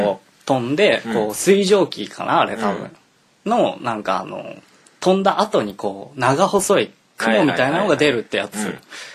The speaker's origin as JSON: {"language": "Japanese", "region": "Tokyo", "country": "Japan", "said": "俺も東京出身だけど、うん、小さい頃に結構まあまあ見てた感じで"}